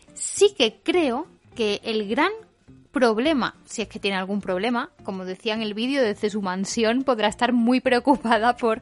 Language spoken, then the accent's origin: Spanish; Spain; y como español y como persona que recuerda el conflicto